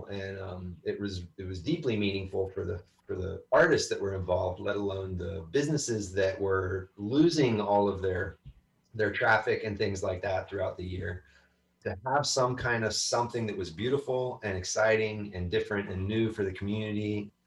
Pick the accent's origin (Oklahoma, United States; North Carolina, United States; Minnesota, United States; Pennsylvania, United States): North Carolina, United States; born there; I don't know. I was born in North Carolina. I wasn't there very long.